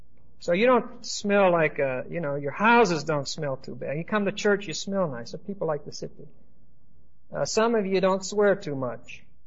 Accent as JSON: {"language": "English", "town": "Pittsburgh", "region": "Pennsylvania", "country": "United States", "said": "I came from Pittsburgh, and there's a lot of ethnic peoples in Pittsburgh."}